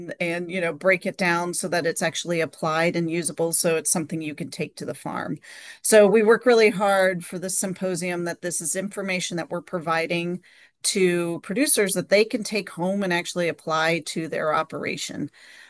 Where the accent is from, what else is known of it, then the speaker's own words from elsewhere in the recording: New Mexico, United States; moved away as an adult; also born or lived in Colorado; now in Iowa, United States; And originally, I'm actually from New Mexico, so I've lived in the West and along the mountains for the majority of my life until I moved here to Iowa.